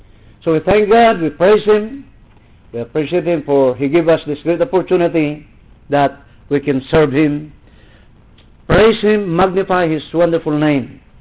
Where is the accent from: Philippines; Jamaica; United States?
Philippines; please remember that we came from the Philippines. We are Filipinos. We did not come from Philippines. We are not Philippians.